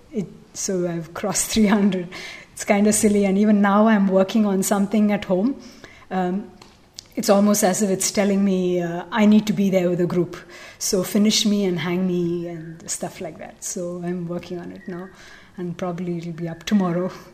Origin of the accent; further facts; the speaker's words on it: Tamil Nadu, India; I sort of feel I'm from Tamil Nadu